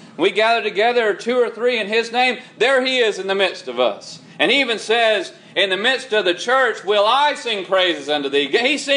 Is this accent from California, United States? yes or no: yes; California, United States; born there; I was born, y'all forgive me, in California. I was born in the San Joaquin Valley.